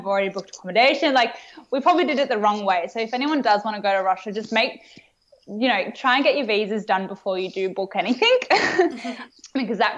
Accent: Australia; as you said, being Australian, we're pretty lucky.

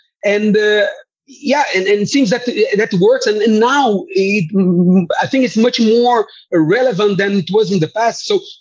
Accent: Rio de Janeiro, Brazil; English is a second language; I remember I participated in the process of Rio de Janeiro, my hometown, when we created the first command center there

